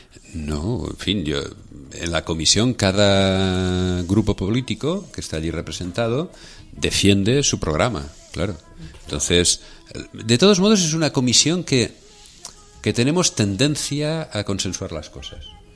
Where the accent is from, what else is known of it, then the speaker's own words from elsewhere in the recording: Tarragona, Catalonia, Spain; en Tarragona, en mi tierra, decimos de pon rollo